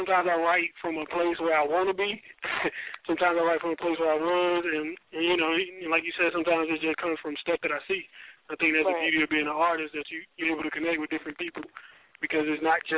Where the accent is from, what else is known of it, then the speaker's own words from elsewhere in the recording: North Carolina, United States; I am from North Carolina, Wake County area. I will not say my hometown because they're whack.